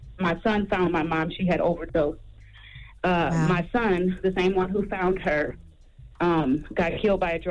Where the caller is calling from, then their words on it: Minnesota, United States; I'm calling from Minnesota.